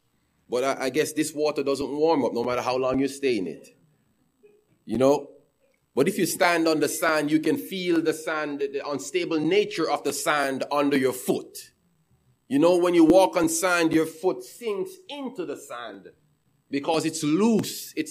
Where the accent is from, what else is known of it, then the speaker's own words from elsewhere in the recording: Jamaica; You see, I grew up in Jamaica. I'm from Jamaica. I'm a citizen of Jamaica.